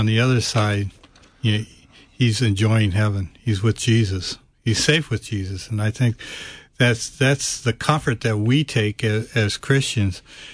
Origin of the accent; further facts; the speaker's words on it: United States; Well, yeah, I'm an American.